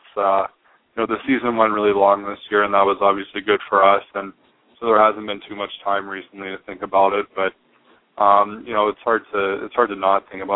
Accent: Pittsburgh, Pennsylvania, United States; I have a lot of great memories from growing up in Pittsburgh and playing hockey here

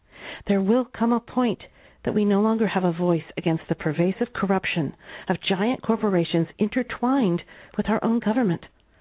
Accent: Iowa, United States; Growing up in Iowa, you could say I'm kind of a farmer's daughter, although my parents weren't farmers, but my uncle was.

